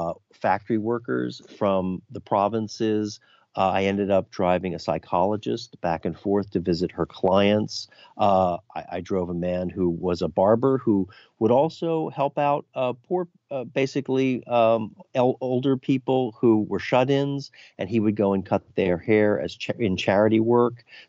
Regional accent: Philadelphia, Pennsylvania, United States; I started as a taxi driver actually 3 decades ago when I was growing up in Philadelphia and got out of college.

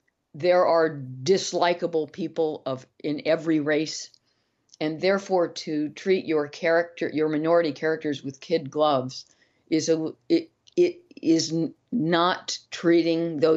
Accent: United States; now in United Kingdom; I was born in the United States. I didn't choose to be American. None of us choose our nationalities to begin with anyway. But I left the U.S. and now I live in the U.K.

